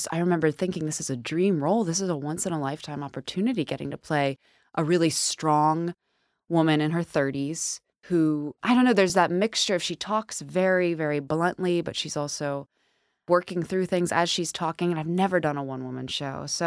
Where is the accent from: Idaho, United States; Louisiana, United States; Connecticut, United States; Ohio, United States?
Ohio, United States; Cincinnati; So it's really, really special for me to get to come back here and share that with my hometown.